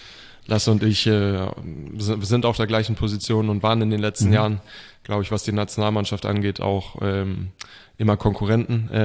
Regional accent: Denmark; Ich bin in Dänemark geboren und aufgewachsen und habe immer in Dänemark Handball gespielt.

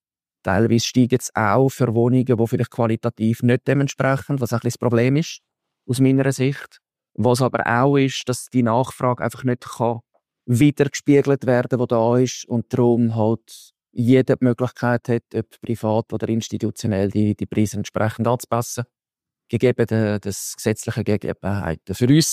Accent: Zurich, Switzerland; aus Zürich, wo ich herkomme

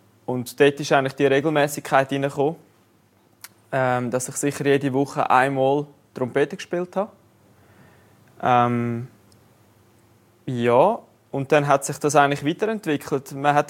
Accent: Flums, St. Gallen, Switzerland; Ich komme aus Flums. Also ich bin nicht allzu weit von hier weg daheim. Bin jetzt aber für Studium auf Luzern gezogen

